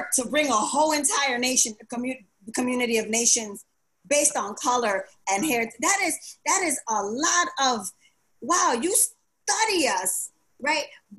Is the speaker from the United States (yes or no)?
no; Honduras; I am a Garifuna woman, right? I am from Honduras. We're the Black Caribs